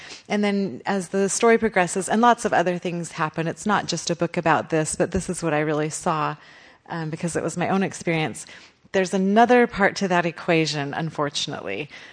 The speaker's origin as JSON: {"language": "English", "region": "Utah", "country": "United States", "tie": "born or raised there", "said": "there's a lot of pioneer heritage that was that's part of growing up in Utah."}